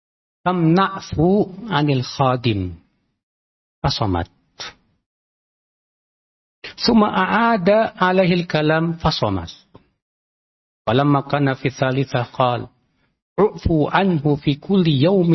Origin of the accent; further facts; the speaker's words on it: Java, Indonesia; Kalau kita orang Jawa, gak tahu.